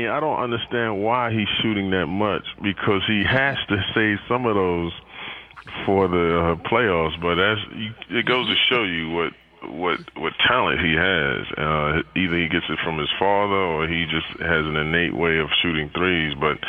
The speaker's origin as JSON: {"language": "English", "region": "New York", "country": "United States", "said": "I mean, I'm from New York, and I'm rooming with a manager"}